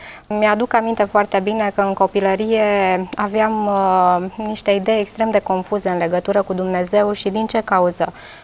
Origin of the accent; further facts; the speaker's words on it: Brașov, Brașov County, Romania; Sunt din Brașov, frumosul oraș de la Poalele Tâmpei. Fac parte din comunitatea de pe strada Cantacuzino 25, a Bisericii Adventiste de ziua 7-a.